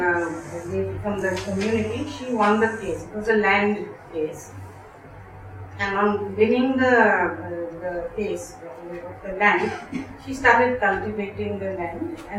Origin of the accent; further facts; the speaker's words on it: Assam, India; I'm from Northeast Network, I'm from Assam.